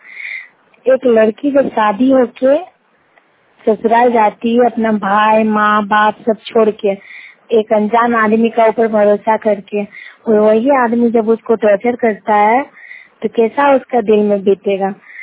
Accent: Kasma, Jharkhand, India; कस्मा चट्टी, थाना कस्मा, जिला बोकारो की निवासी हूँ।

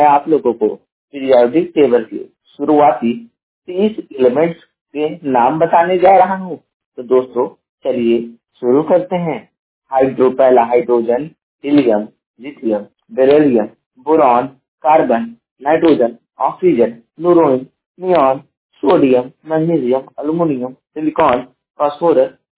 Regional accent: Jaunpur, Uttar Pradesh, India; मैं उत्तर प्रदेश के जौनपुर जिले का निवासी हूँ

